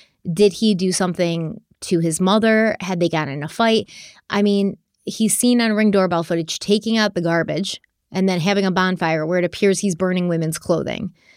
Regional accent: Buffalo, New York, United States; the Buffalo Bills, which is my hometown football team.

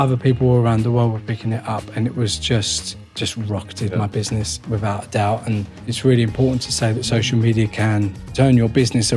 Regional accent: East of England, United Kingdom; It's nice to come back home a little bit. I'm from Essex

